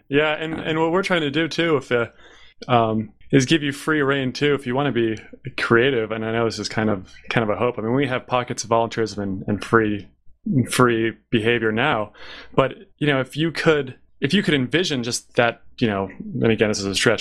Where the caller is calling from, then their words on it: California, United States; You know, and I'm broadcasting obviously from California